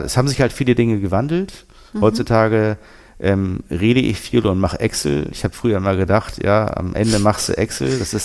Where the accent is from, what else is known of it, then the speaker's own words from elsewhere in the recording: Northern Germany, Germany; Ich komme ja aus Norddeutschland